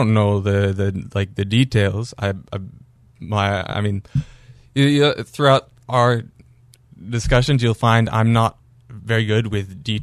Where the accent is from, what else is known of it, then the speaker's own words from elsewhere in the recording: Martha's Vineyard, Massachusetts, United States; like I grew up on Martha's Vineyard. It's a little bit different.